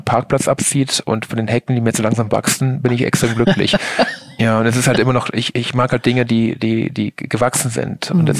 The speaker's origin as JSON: {"language": "German", "region": "Eifel", "country": "Germany", "said": "Ich komme aus der Eifel."}